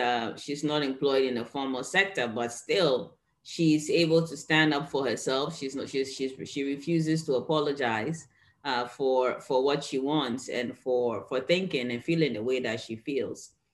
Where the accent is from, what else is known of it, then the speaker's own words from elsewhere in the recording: Ghana; me growing up in Ghana.